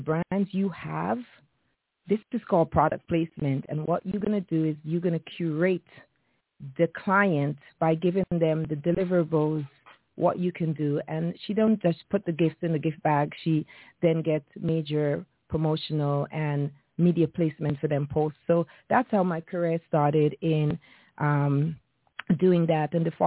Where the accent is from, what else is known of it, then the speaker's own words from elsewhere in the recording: Trinidad & Tobago; also born or lived in Saint Vincent; So, as a girl, I was born in St. Vincent. I grew up in Trinidad. Mm-hmm. And when you grow up with West Indian parents